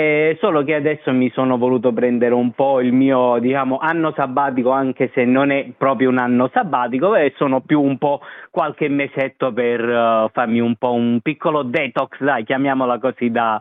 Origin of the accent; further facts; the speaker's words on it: Naples, Campania, Italy; Ho studiato in provincia, io sono napoletano, vengo da Napoli, però ho studiato in provincia